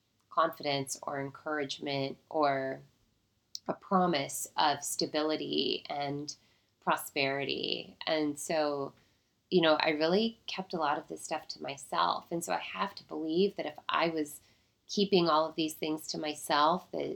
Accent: Seattle, Washington, United States; moved away as an adult; also born or lived in Jacksonville, United States; I'm from Seattle, but I moved to Jacksonville to go to college.

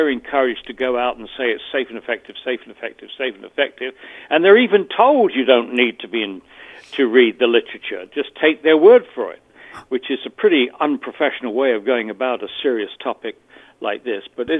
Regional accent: Brighton, South East England, United Kingdom; I was born in Sussex, and I spent my wicked years, my teens, in Brighton.

